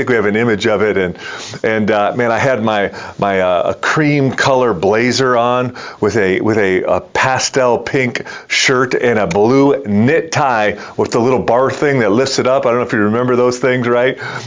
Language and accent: English; Detroit, Michigan, United States; So back in 1987, the NHL entry draft was held in my hometown of Detroit, Michigan.